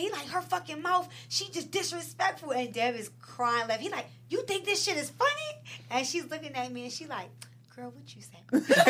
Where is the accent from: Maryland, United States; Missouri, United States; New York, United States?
Maryland, United States; Baltimore; And I'm from up north. I'm from Baltimore.